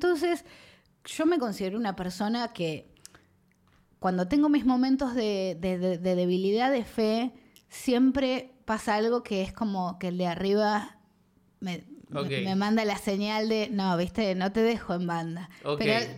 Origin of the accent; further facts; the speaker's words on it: Bahía Blanca, Buenos Aires Province, Argentina; Soy de Bahía Blanca, una ciudad muy, muy conservadora, muy, muy militar, con muchas formas muy rigoristas. Me parezco más a Bahía Blanca de lo que pensaba, porque cuando me vine a Lamba me di cuenta que soy bastante bahiense.